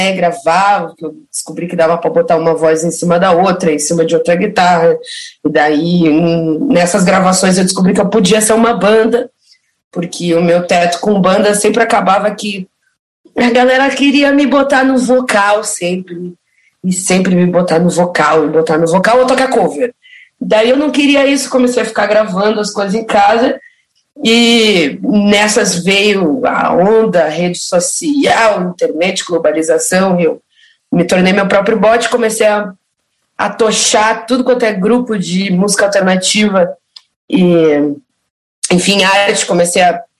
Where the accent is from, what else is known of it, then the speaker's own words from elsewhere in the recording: Torres, Rio Grande do Sul, Brazil; Aí eu fiquei a minha adolescência em Torres